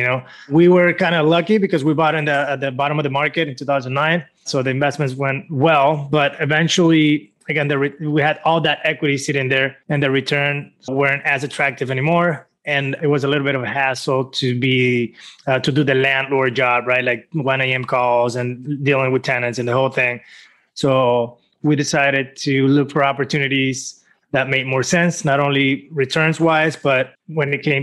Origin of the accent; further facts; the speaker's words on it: Venezuela; now in United States; So I'm originally from Venezuela. That's in Latin America. Moved to the United States in 2010